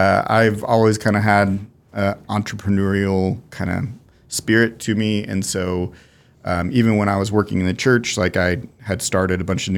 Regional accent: Salina, Kansas, United States; I grew up in Salina.

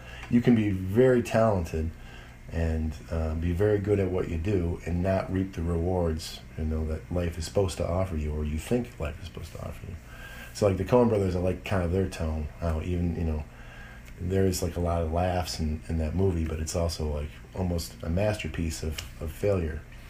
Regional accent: Detroit, Michigan, United States; kind of in a weird way being kind of a minority growing up in Detroit

